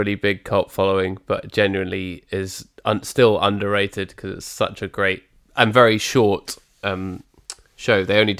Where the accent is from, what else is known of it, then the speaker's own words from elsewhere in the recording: United Kingdom; And it made me feel good about being British for once.